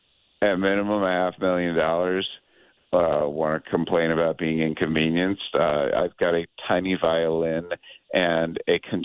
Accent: Cleveland, Ohio, United States; And number two, I grew up in Cleveland and I had a team that I loved move.

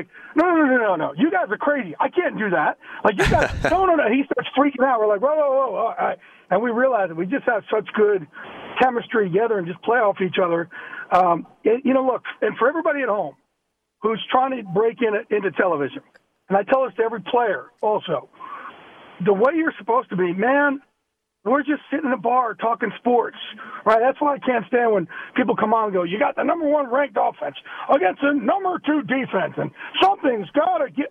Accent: New Jersey, United States; I'm from Jersey, and how it's just how I talk

